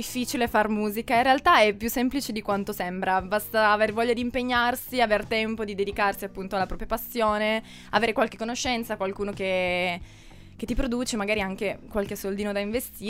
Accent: Turin, Piedmont, Italy; Sì, sono di Torino, zona Santa Rita

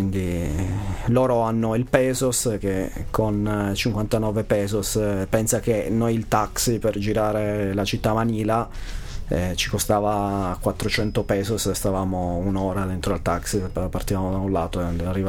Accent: Calabria, Italy; però è ovvio che essendo calabrese non posso che dirvi che la Calabria è da visitare

